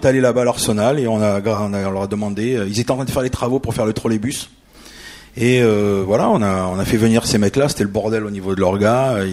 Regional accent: Marseille, Provence-Alpes-Côte d'Azur, France; on se disait tous en fait on est marseillais avant tout et après il y a le reste de la France et ce qui est toujours le cas pour la plupart, enfin en tout cas pour moi

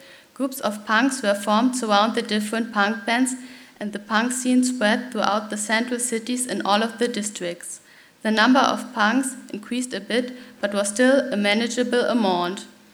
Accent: Hamburg, Germany; I'm from Hamburg, Germany. At the moment, I'm studying history of arts and German language and literature at the University of Hamburg.

